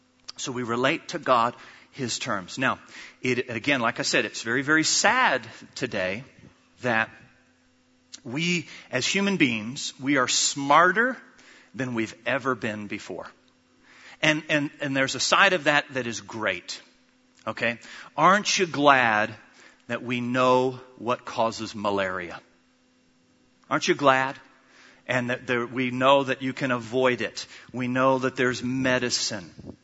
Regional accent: United States; The church that I grew up in the States

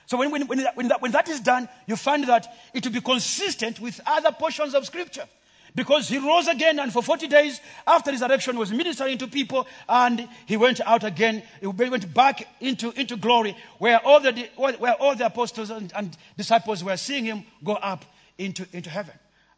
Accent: Eastern Province, Zambia; English is a second language; I am Nsenga from Eastern Province.

